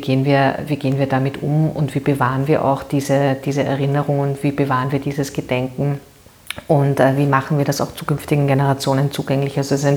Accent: Vienna, Austria; born or raised there

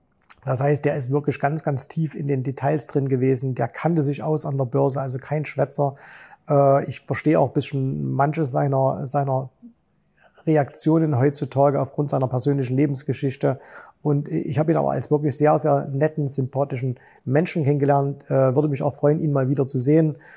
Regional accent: Zwickau, Saxony, Germany; moved away; Ich komme ja aus Zwickau, quasi am Rande des Erzgebirges. Ins Vogtland ist es nicht weit.

